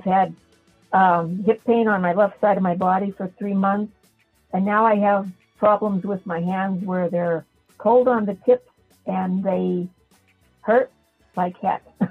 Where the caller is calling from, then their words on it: Pennsylvania, United States; I'm calling you from Pennsylvania.